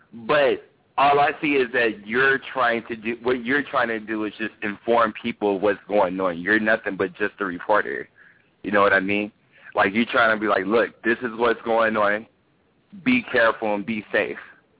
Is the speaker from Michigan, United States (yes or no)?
yes; Detroit, Michigan, United States; straight from Detroit